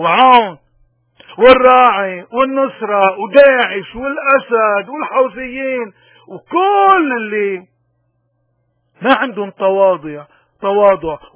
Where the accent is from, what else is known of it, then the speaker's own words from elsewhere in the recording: Lebanon; من هون نحن كلبنانيين من كل الفئات بدنا نحترم ذاتنا، نحترم تاريخنا،